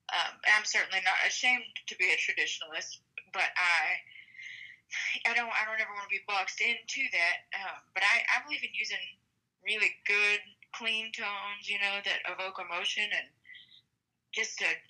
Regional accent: Robinson, Texas, United States; I grew up in Robinson, Texas, just south of Waco. I mean, it's pretty much spitting distance between the two, so I call Waco home.

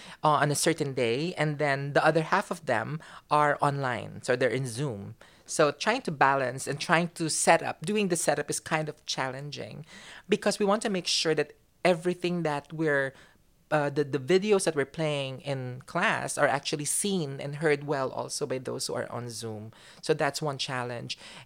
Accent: Philippines; now in Hong Kong; I'm from the Philippines, but I've been living here in Hong Kong for 10 years.

